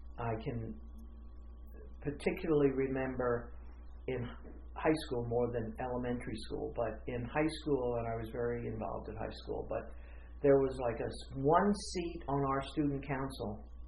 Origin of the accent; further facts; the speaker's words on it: Memphis, Tennessee, United States; I grew up in Memphis